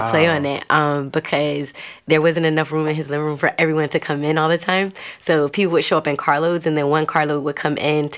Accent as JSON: {"language": "English", "town": "Jacksonville", "region": "Florida", "country": "United States", "said": "Okay, well, I'm from Jacksonville, and I am a poet, a hip-hop artist."}